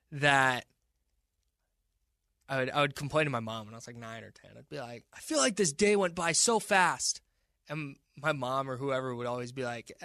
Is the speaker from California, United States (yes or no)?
yes; California, United States; also born or lived in Arizona; now in Sacramento, United States; Born and raised in the Bay Area, I moved out to Sacramento in 2008 to go to school.